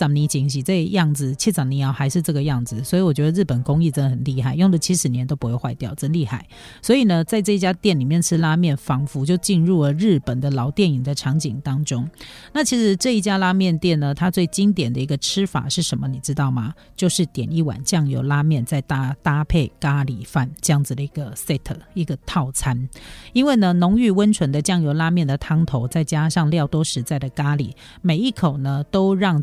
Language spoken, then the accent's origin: Chinese; Taiwan; 那为什么他们西游记也没有我们台湾人那么多